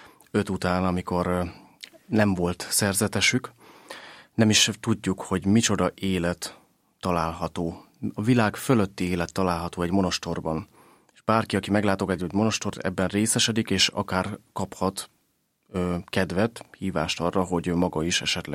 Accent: Budapest, Hungary; mint budapesti gyerekként, aki azelőtt csak plébániával találkozott

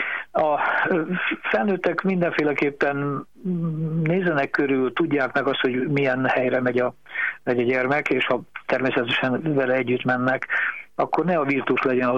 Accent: Tiszanána, Heves, Hungary; Én emlékszem gyerekkoromban arra, Tiszanánál nőttem fel

